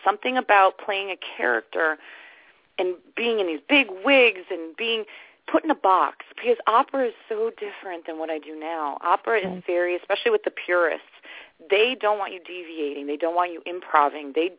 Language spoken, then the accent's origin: English; Alden, New York, United States; I came from Buffalo, New York, Alden, New York, which is a farm country. That's where I grew up.